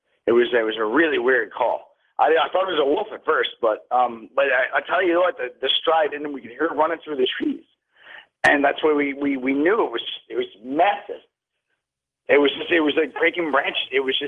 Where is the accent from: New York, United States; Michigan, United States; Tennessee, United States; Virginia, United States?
New York, United States; I'm from Westchester, New York.